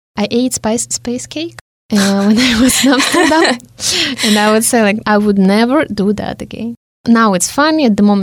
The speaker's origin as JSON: {"language": "English", "country": "Russia", "moved": "yes", "lives_now": "Hungary", "said": "When I said I'm from Russia, but currently I live in Hungary."}